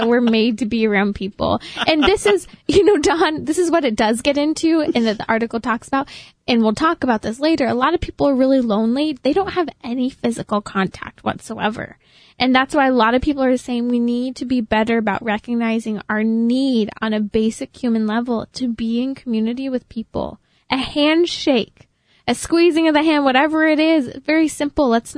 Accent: Lake Arrowhead, California, United States; I grew up in Lake Arrowhead.

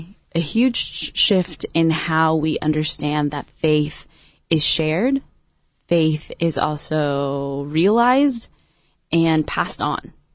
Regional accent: Anaheim, California, United States; Here in Orange County, actually, about 3 miles away in Anaheim.

